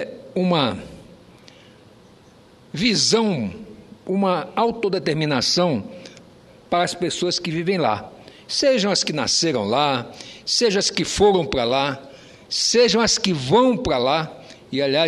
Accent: Roraima, Brazil; como roraimense, como uma pessoa filha de um cearense que foi para lá, para o meu estado, quando, na verdade, ainda era município do Amazonas, de avós maternos que foram para lá na década de 30, quando ainda era município do Amazonas, nasci

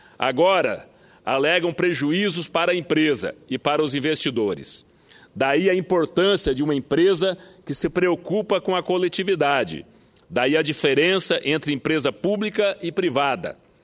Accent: Brazil; como brasileiros, temos a obrigação de defender essa empresa tão importante no nosso cenário econômico, político e estratégico

